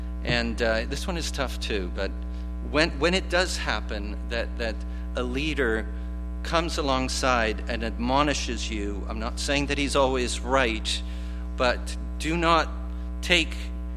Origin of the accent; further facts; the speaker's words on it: Montreal, Quebec, Canada; when I was growing up in Montreal